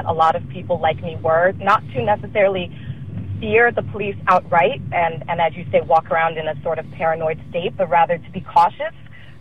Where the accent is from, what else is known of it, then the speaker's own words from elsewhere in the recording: New Orleans, Louisiana, United States; I am also a woman of color. I grew up in New Orleans, Louisiana. It's a different relationship with the police out there. But since being in California